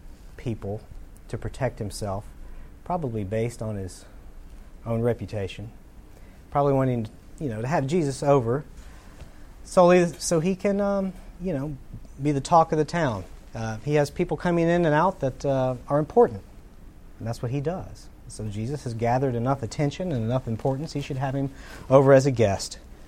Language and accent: English; Tennessee, United States; I was raised in the South. And in Tennessee, we have what's called Southern hospitality.